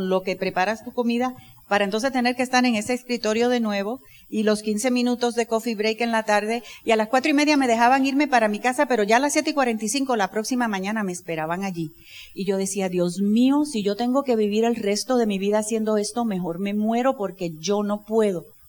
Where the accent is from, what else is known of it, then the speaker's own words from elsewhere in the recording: Panama; born there; Yo soy hija de militar también. Nací en Panamá, pero de padres puertorriqueños.